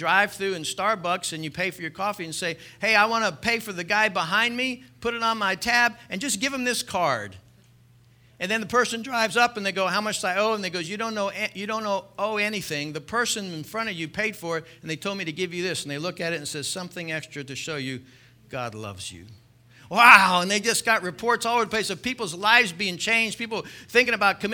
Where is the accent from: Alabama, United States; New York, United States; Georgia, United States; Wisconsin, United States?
Alabama, United States; Birmingham; I got a cup of coffee, and said something about I'm from Birmingham.